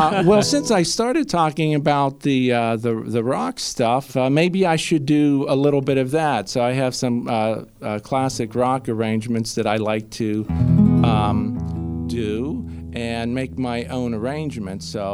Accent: East Pittsburgh, Pennsylvania, United States; I grew up in East Pittsburgh, which would be east of the city, so north for Sales, Turtle Creek area.

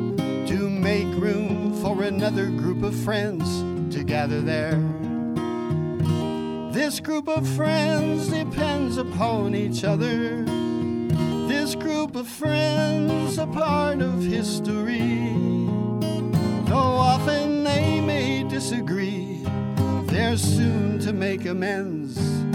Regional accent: New Castle, Pennsylvania, United States; I always felt being so connected to Western Pennsylvania and the steel industry growing up in Newcastle

